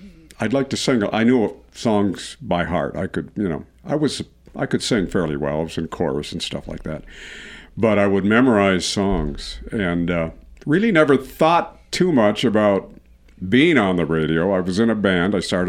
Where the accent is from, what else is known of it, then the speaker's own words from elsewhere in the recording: Michigan, United States; When I grew up, there was just one radio station.